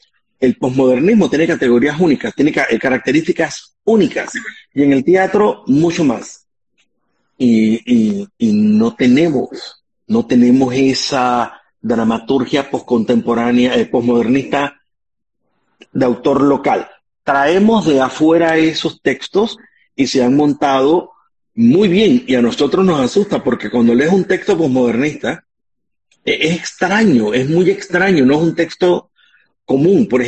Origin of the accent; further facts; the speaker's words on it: Panama; Nuestro teatro mayormente es un teatro de comedia, lo cual dice mucho de nuestra idiosincrasia. Nosotros somos un país con un humor muy particul